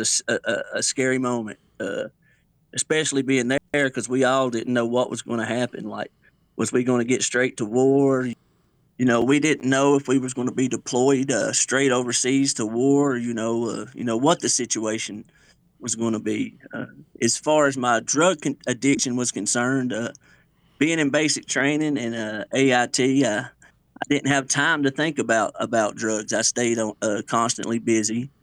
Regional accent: Atlanta, Georgia, United States; I grew up, I was born in Atlanta, Georgia.

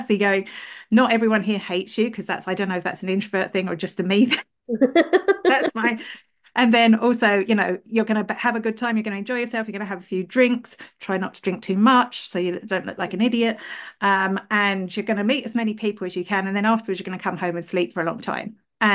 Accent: England, United Kingdom; accent: English; now in Ireland; Even though I know I sound English, I am originally English. I'm 30 years in Ireland. I'm just going to sound like this for life.

